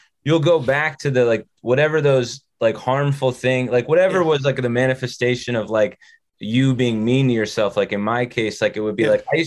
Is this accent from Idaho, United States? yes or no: no; New Jersey, United States; I grew up in North Jersey